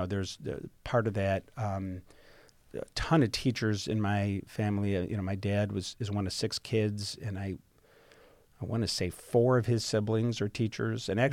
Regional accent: Toledo, Ohio, United States; also born or lived in San Diego; So anyhow, so I was born in San Diego, mm-hmm. but that's just because of, my dad being in the Navy. And we moved back to my mom's mm-hmm. town, Toledo, when I was still a baby, so I have no memories of that.

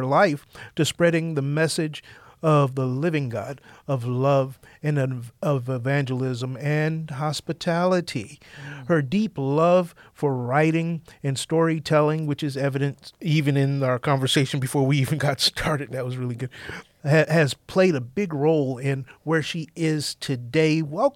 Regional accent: Toledo, Ohio, United States; moved away; also born or lived in Carolinas; I'm from Toledo as well, originally, but I spent more than half my life in the Carolinas and down south

